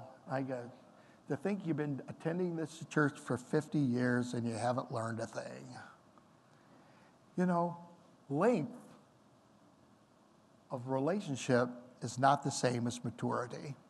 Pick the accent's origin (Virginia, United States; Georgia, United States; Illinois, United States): Illinois, United States; Chillicothe; When I was a little boy, I grew up in Chillicothe, Illinois, small town north of Peoria in Illinois.